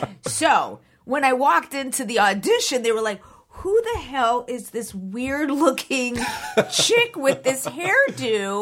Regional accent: Downey, California, United States; I was born and raised in Downey, man.

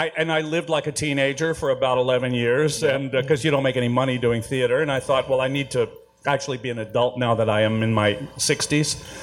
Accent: Houston, Texas, United States; I'm from Texas. Yeah, I'm from Houston.

